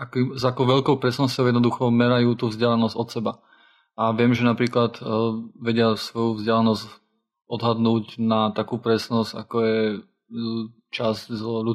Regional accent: Rožňava, Košice Region, Slovakia; now in Bratislava, Slovakia; ja pochádzam z Rošňavy a bývam v Bratislave

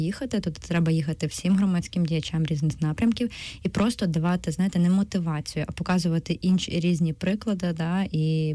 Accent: Kirovohrad Oblast, Ukraine; Ви знаєте, що я сама з Кіровоградщини, і коли живеш в уранових шахтах, і в тебе є радіація в організмі, ти коли виїжджаєш в нормальне місто, тобі погано без радіації

